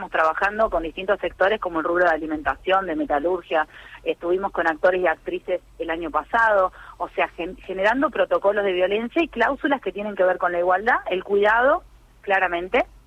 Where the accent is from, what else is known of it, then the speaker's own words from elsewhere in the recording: Salta, Argentina; yo vengo de Salta, ¿no? O sea, mi provincia, desde donde vengo antes de ser parte de este equipo de gobierno, es Salta.